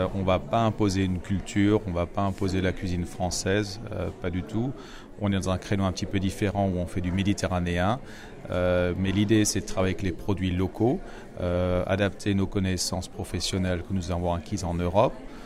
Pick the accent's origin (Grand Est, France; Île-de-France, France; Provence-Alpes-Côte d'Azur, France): Grand Est, France; Strasbourg; moved away as an adult; now in South Africa; je suis alsacien, je suis originaire de Strasbourg. Superbe ville, mais à l'extrême ou à l'opposé de l'Afrique du Sud. J'ai quitté Strasbourg en 1984, après mes études à l'école hôtelière.